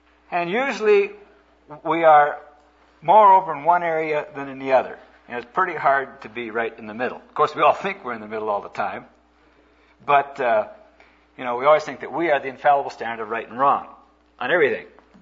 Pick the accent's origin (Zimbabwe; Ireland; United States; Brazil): Brazil; they knew that I was from Brazil, and they wanted to find out how their Latin brothers were faring under the iron rule down there in Latin America.